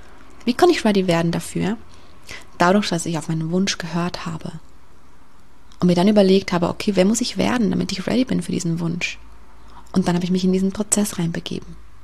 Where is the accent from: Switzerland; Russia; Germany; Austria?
Switzerland; moved away as an adult; ich will mein Heimatland, die Schweiz, verlassen, ich will auf Reisen gehen.